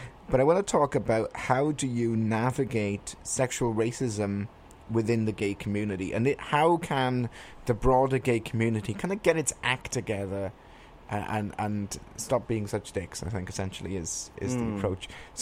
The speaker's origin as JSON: {"language": "English", "country": "United Kingdom", "said": "I'm British"}